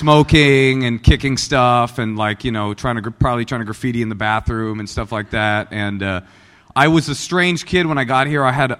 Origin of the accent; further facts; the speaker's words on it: the South, United States; accent: southern; My southern accent and my sagging pants, and I'd be in the back and I'd be talking